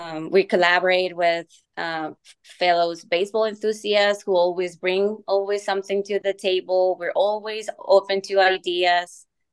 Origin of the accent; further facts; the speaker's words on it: Mexico; moved away as an adult; now in United States; I was actually born and raised in Mexico. I came to the US as an international student.